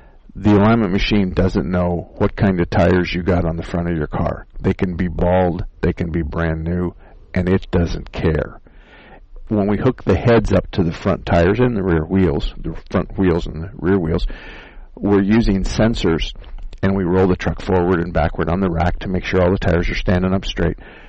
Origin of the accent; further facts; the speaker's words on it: Arizona, United States; And even though I was born and raised in Arizona, I do have a lot of experience in the cold weather areas